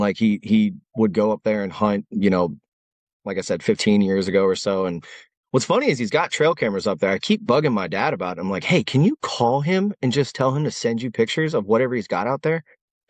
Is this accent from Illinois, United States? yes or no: yes; Illinois, United States; now in Georgia, United States; I mean, because I'm originally from Illinois, right? Like I live in Georgia now, but I came from Illinois